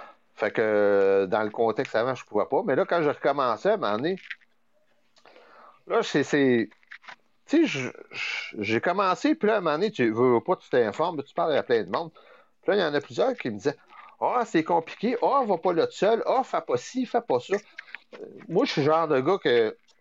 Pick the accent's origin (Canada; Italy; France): Canada; Shawinigan, Quebec; now in Quebec City, Canada; Je suis originaire de Shawinigan, c'était plus facile dans ce temps-là. Puis là, la vie a fait que je me suis ramassé à Québec.